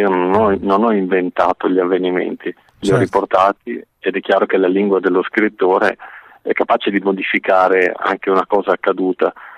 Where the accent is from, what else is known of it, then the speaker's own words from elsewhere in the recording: Emilia-Romagna, Italy; io sono emiliano fino al midollo da generazioni, continuerò a esserlo, spero, questa è la terra in cui voglio vivere e anche finire i miei giorni con una comprensibile calma.